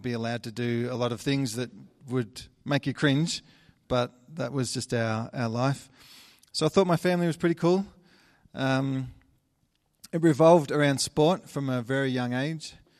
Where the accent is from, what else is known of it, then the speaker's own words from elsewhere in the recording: Victoria, Australia; So born and raised in Australia in a small country town, which no one would ever have heard of, but it's a couple of hours out of Melbourne.